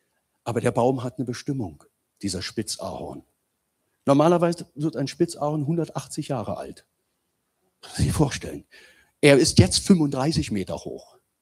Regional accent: Berlin, Germany; ich habe als gebürtiger Berliner bin ich hier aufgewachsen.

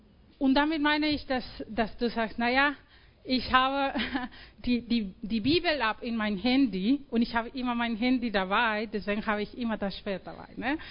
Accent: Mexico; moved away; ich komme aus Mexiko und Mexiko ist ein katholisches geprägtes Land und viele Kinder sind konfirmiert.

